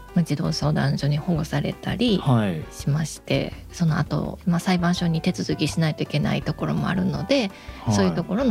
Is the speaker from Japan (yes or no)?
yes; Osaka, Japan; そうですね、大阪出身です。